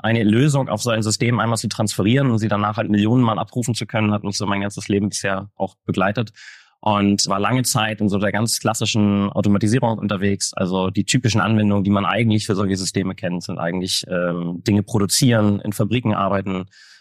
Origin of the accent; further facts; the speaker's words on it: Hamburg, Germany; Also ich bin ein Nordkind. Ursprünglich komme ich aus Hamburg. Auch sehr viel meines Lebens hier verbracht. War eine kurze Zeit auch mal woanders.